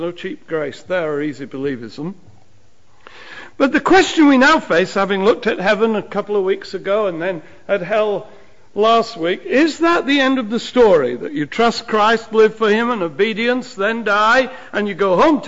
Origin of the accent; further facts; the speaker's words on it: England, United Kingdom; When I was a boy growing up in England, we used to sing songs